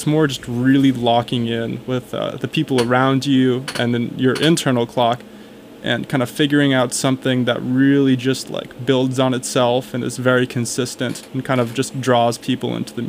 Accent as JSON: {"language": "English", "region": "New Jersey", "country": "United States", "tie": "born or raised there", "said": "So I'm from New Jersey. I lived there all my life prior to coming to Tufts."}